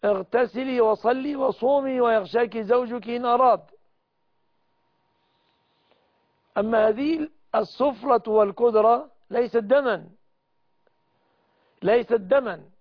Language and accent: Arabic; Egypt; وأسأل الله سبحانه وتعالى أن يرفع البلاء عن بلادنا مصر